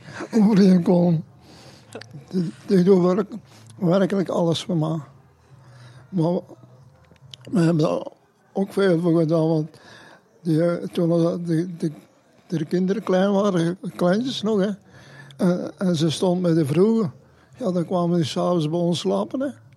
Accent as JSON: {"language": "Dutch", "town": "Aarschot", "region": "Flemish Brabant", "country": "Belgium", "said": "Nee, ik ben van Aarschot."}